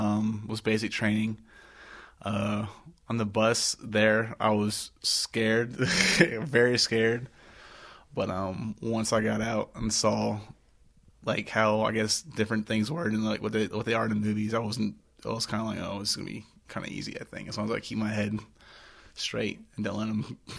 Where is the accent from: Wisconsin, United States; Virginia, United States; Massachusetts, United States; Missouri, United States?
Virginia, United States; also born or lived in Oakland, California; But I was born in Oakland, California, but I grew up primarily in Virginia, pretty much from, like, what, third grade till I joined the Army.